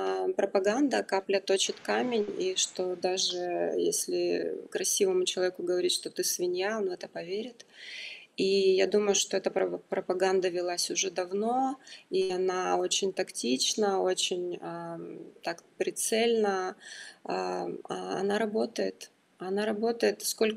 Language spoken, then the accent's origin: Russian; Kyiv, Ukraine; По моему родному городу, наверное, я бы обязательно еще раз поехала в Киев.